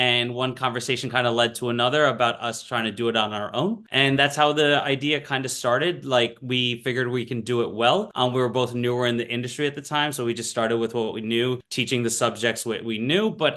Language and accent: English; New Jersey, United States; also born or lived in New York; now in Philadelphia, United States; So I guess I am originally from Jersey. I was born in New York, but lived in Jersey most of my life. Came to Philadelphia for college and never left.